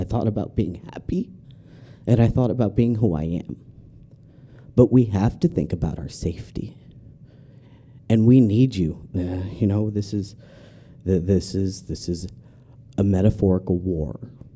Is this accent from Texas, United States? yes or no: yes; Houston, Texas, United States; And I come from Houston